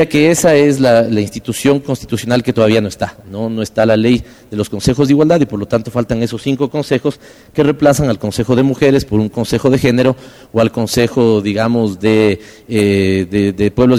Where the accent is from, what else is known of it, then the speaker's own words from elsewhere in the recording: Ecuador; Los que somos de aquí del Ecuador recordaremos